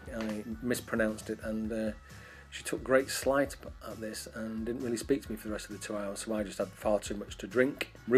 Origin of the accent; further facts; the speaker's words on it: Manchester, North West England, United Kingdom; I'm not Irish, I'm from Manchester.